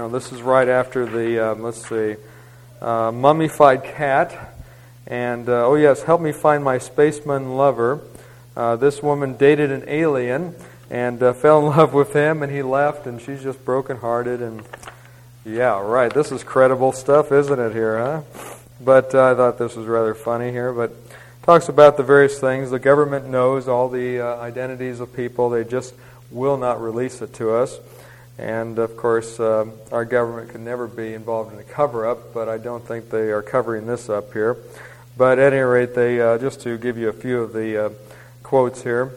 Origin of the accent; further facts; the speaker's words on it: Arizona, United States; I grew up in Arizona, so the big joke was if California falls in the ocean, we have beachfront property.